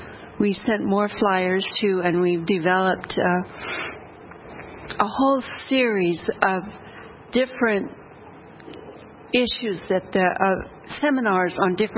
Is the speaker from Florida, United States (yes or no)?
yes; Avon Park, Florida, United States; I'm from the Avon Park, Florida.